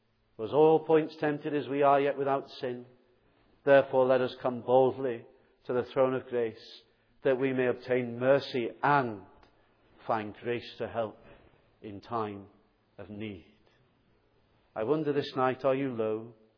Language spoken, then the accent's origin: English; Southport, North West England, United Kingdom; as I was growing up in Southport in the church which is there